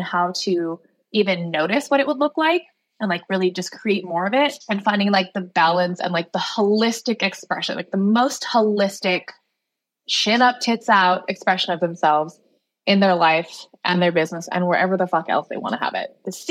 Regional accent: Hawaii, United States; now in Seattle, United States; I'm from Hawaii. I live in Seattle.

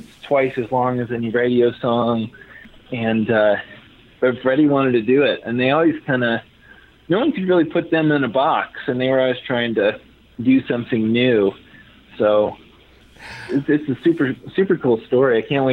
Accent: Chicago, Illinois, United States; but I'm from Chicago area, so definitely want to get to the Midwest

